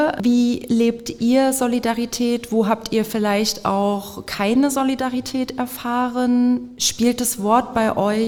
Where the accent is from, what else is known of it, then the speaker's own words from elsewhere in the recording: East Germany, Germany; In Ostdeutschland, wo ich herkomme, gibt es dafür einen Begriff, das nennt sich sächsisches Hinterland.